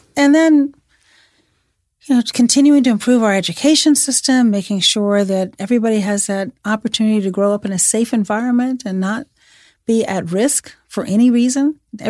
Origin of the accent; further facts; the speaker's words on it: Chicago, Illinois, United States; And, you know, I'm from Chicago, and you see what's happening in Chicago.